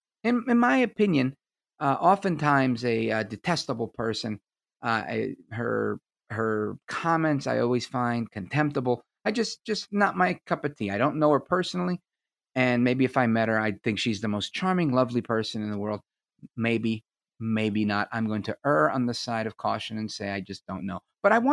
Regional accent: United States; I'm an American and my country is allied with Israel.

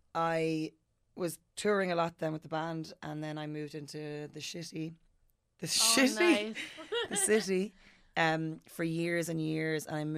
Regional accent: Kildare, Ireland; So I live in a place called Ardclock, and at a certain age, so I went to primary school in Ardclock

